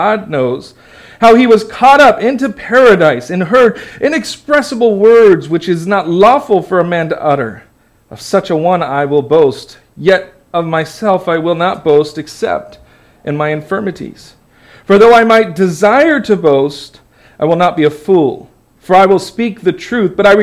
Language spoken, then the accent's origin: English; California, United States; I was raised in California, so it was a little bit like, whoa